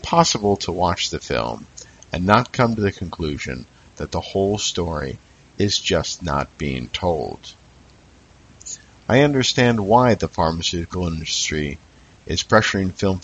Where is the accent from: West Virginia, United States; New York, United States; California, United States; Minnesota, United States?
California, United States; San Ramon; in my hometown of San Ramon